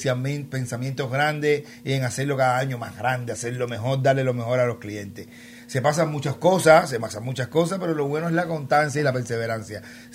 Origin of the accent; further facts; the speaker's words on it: Cuba; No es que nosotros, porque fuéramos cubanos, hacíamos lo que nos da la gana.